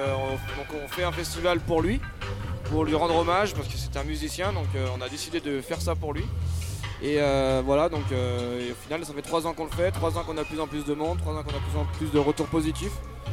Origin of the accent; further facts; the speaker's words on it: Auvergne-Rhône-Alpes, France; Alors nous on vient de loin, on vient de la région d'Isère, donc de la région Rhône-Alpes.